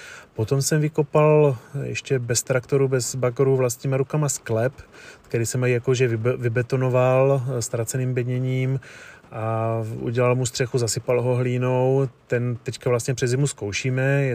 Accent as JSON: {"language": "Czech", "region": "South Moravian Region", "country": "Czechia", "lives_now": "United States", "said": "je to částečně odkaz na to místo, odkud pocházíme, z jižní Moravy."}